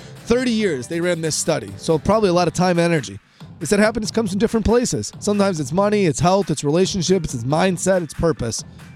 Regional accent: Chicago, Illinois, United States; I am originally from Chicago

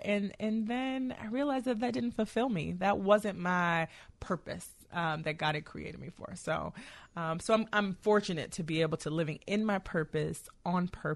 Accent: Chicago, Illinois, United States; born there; I was born in Chicago. Yeah. My mom and dad actually met in Ida B. Wells housing project.

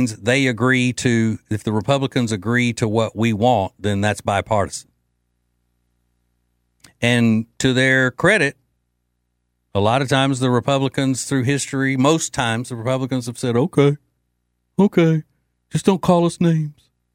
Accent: Louisiana, United States; Growing up in Louisiana, you're just like, oh, well, if it had parents, yeah, I'll eat that.

